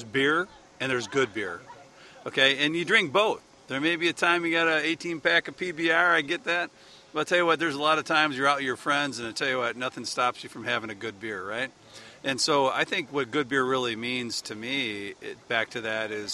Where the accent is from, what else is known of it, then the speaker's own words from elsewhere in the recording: Verona, Wisconsin, United States; Well, we both are. We're two men from Verona.